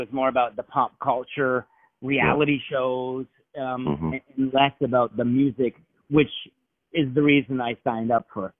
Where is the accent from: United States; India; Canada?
Canada; It was the go-to channel as a Canadian kid growing up.